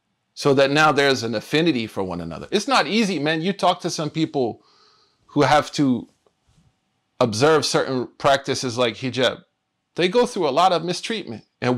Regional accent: Oklahoma, United States; from Oklahoma who kills snakes and spiders.

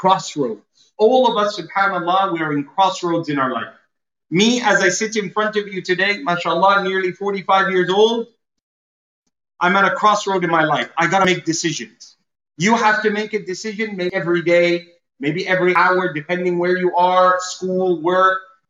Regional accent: Canada; I feel like I've gone to Canada and came back because I'm Canadian initially.

